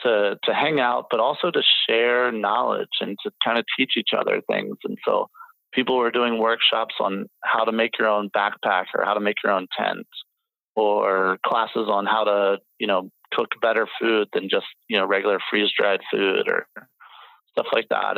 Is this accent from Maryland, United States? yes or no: yes; Maryland, United States; So I was born on the other side of the country. I was born in Southern Maryland, which was a long, far distance from the mountains.